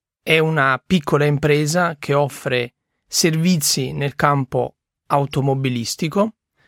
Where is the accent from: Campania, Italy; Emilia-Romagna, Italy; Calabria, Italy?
Campania, Italy; Naples; now in Turin, Italy; sono di Napoli, attualmente vivo e lavoro a Torino